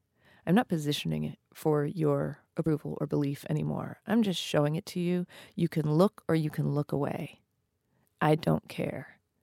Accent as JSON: {"language": "English", "region": "New Mexico", "country": "United States", "tie": "born or raised there", "said": "So I grew up East Indian in New Mexico, and we were one of very few East Indian families there."}